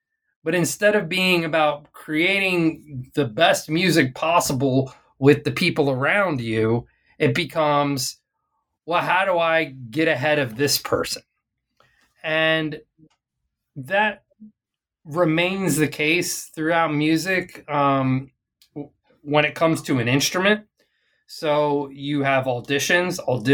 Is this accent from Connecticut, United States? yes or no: no; Virginia, United States; born or raised there